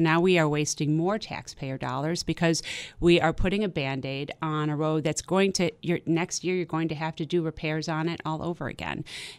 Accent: Amherst, New York, United States; now in Hamburg, United States; You know, I grew up in Amherst. My dad's a South Buffalo guy, and I grew up in Amherst. My mom is still in Amherst, and I've lived for the last 21 years in Hamburg.

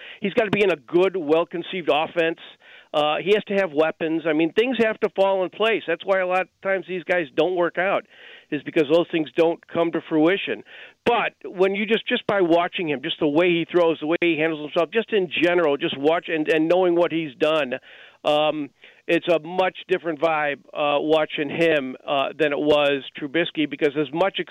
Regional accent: Chicago, Illinois, United States; a Southside native, yes, and yeah, I grew up on the North Side, so I'm a Cubs and Sox fan, through and through.

